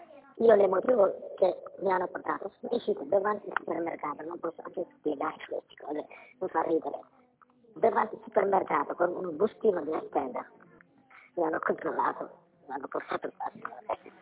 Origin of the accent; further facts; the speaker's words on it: Venice, Veneto, Italy; io sono di Venezia.